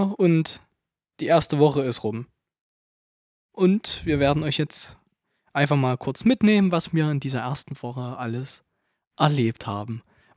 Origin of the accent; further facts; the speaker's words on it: Mülsen, Saxony, Germany; Ich komme aus Mülsen, Turm genau genommen.